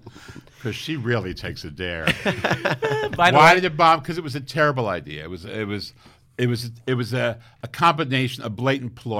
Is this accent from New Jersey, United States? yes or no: yes; Paterson, New Jersey, United States; Allen Ginsberg is from my hometown, Paterson, New Jersey, and my father and his father were friendly.